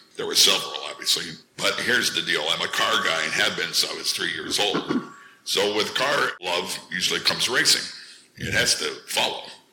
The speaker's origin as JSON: {"language": "English", "town": "Meadville", "region": "Pennsylvania", "country": "United States", "tie": "born or raised there", "said": "I would go to the Crawford County Fairgrounds, which is in Meadville, Pennsylvania, my hometown."}